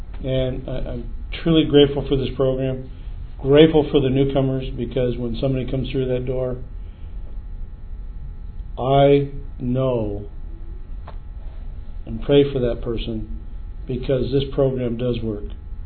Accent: San Diego, California, United States; I'm from San Diego, California.

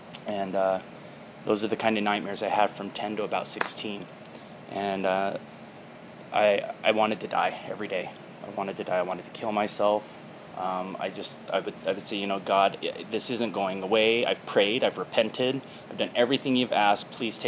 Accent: Utah, United States; also born or lived in Seoul, South Korea; I was born in Seoul, South Korea, left in a basket at a police station, adopted by white Mormons in Utah

